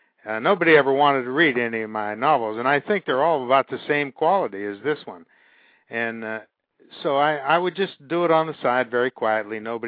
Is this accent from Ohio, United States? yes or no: yes; Youngstown, Ohio, United States; You know, I came from Youngstown